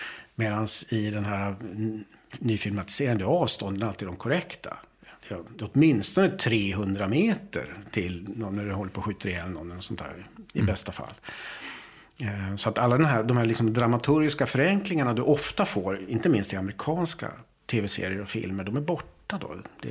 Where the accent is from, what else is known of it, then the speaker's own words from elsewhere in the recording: Boden, Norrbotten County, Sweden; när jag växte upp där i Boden